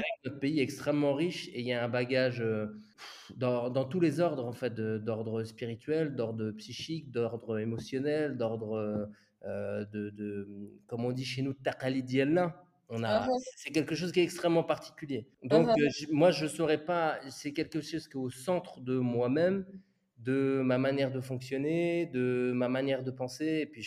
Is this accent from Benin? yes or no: no; France; moved away as an adult; also born or lived in Dubai, United Arab Emirates; now in Switzerland; Moi, mes deux parents sont marocains. Je suis né en France. J'ai passé 21 ans en France. Ensuite, j'ai passé 3 ans au Moyen-Orient, à Dubaï. Et ensuite, là, ça fait bientôt 9 ans que je suis en Suisse.